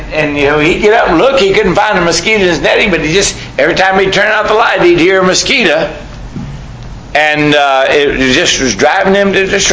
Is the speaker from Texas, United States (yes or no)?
yes; Texas, United States; I mean, we live in South Mississippi. I grew up in South Texas.